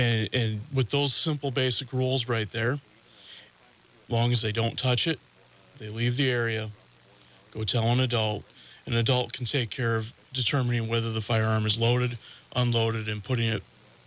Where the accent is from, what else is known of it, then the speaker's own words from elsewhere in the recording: Canastota, South Dakota, United States; I grew up in South Dakota here, out in Canastota.